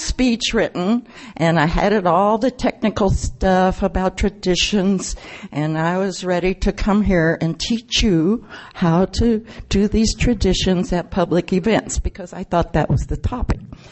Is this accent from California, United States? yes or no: yes; California, United States; Now remember, I'm from California. We don't have a lot of Christians in our fellowships.